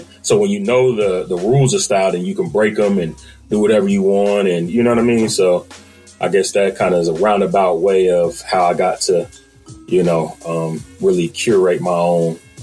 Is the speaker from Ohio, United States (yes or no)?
yes; Dayton, Ohio, United States; And I come from a single parent household. I'm from Dayton, Ohio originally